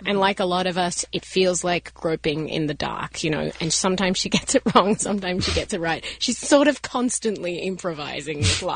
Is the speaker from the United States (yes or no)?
no; Australia; as an outsider, obviously I come from Australia